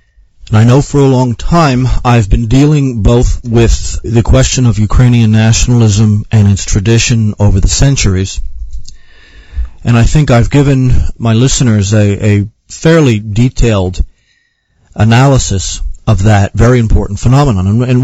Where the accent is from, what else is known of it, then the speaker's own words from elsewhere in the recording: Ireland; I am an Irishman, I'm an Irish patriot, and as an Orthodox person